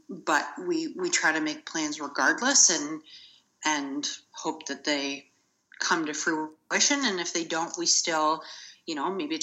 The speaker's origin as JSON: {"language": "English", "country": "Canada", "said": "And although we're Canadian and have universal healthcare"}